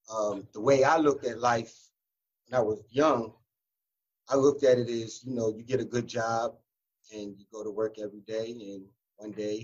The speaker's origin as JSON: {"language": "English", "town": "Baltimore", "region": "Maryland", "country": "United States", "tie": "born or raised there", "said": "Well, I grew up in Baltimore, Maryland, in a tight-knit community called Turner Station."}